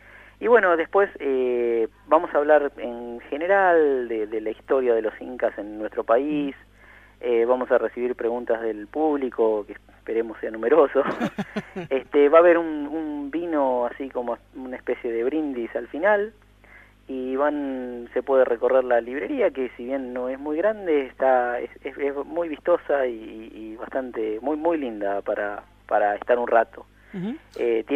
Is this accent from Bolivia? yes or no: no; Argentina; en nosotros como argentinos, como un país que tiene una gran porción de la cordillera andina dentro de su territorio